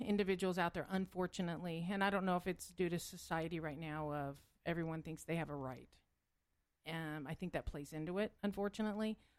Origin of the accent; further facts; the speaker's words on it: California, United States; moved away; Well, I'm originally, don't hold it against me, I'm originally from California. I got out as soon as I could, just saying.